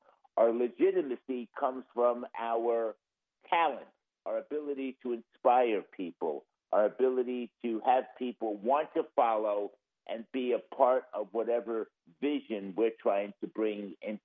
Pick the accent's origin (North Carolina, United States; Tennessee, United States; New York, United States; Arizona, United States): New York, United States; moved away as an adult; I grew up in New York. I moved to California 30 years ago to go to work for Charles Schwab.